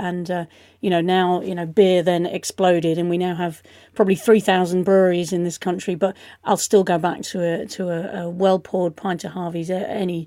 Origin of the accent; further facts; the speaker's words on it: United Kingdom; it's something that, you know, we can rightly be proud of as British people.